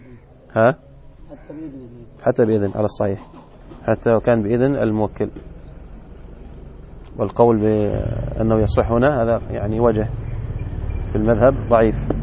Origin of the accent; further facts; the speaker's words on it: Yemen; يعني مثلا الآن عندنا في اليمن يبيعون ويشترون بالريال السعودي وبالريال اليمني